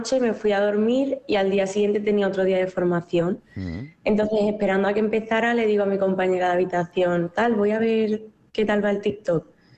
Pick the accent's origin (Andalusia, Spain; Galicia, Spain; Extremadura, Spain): Andalusia, Spain; Seville; now in Madrid, Spain; soy de Sevilla, pero estoy estudiando en Madrid, en la Red Juan Carlos